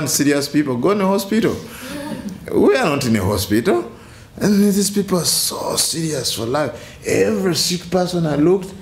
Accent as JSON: {"language": "English", "country": "Uganda", "second_language": "English", "said": "I come from Uganda."}